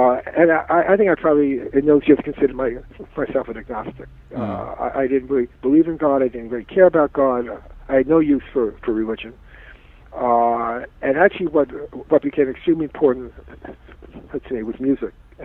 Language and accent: English; Brooklyn, New York, United States; born there; now in Temecula, United States; I was born in Brooklyn. And I ended up in Temecula.